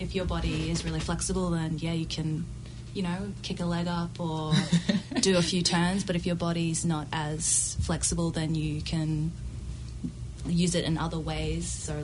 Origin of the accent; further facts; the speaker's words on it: Brisbane, Queensland, Australia; moved away as an adult; now in New Zealand; Well, I'm originally from Australia, Brisbane